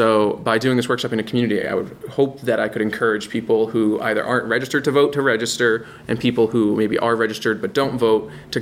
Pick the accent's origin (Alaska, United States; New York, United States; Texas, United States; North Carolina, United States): New York, United States; I'm from New York, but downstate.